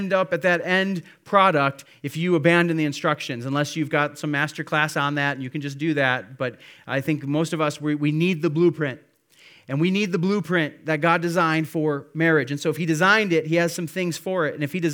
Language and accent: English; Midwest, United States; I grew up kind of in the Midwest. And so, you know, not a ton of amens, but did ministry in the South for a while.